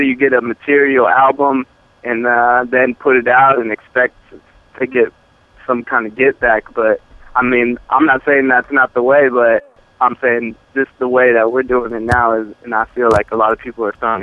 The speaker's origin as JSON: {"language": "English", "region": "West Coast", "country": "United States", "tie": "born or raised there", "said": "But ultimately, I grew up in the West Coast, so that's all we really listened to was West Coast music for so long."}